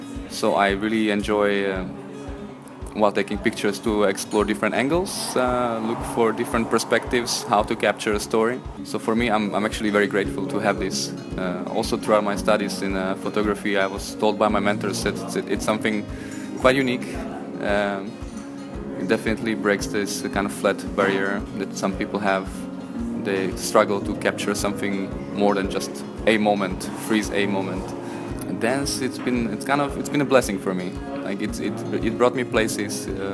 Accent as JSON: {"language": "English", "country": "Slovakia", "second_language": "English", "lives_now": "Brussels, Belgium", "said": "I'm from Slovakia. I've been living in Brussels for 10 years now"}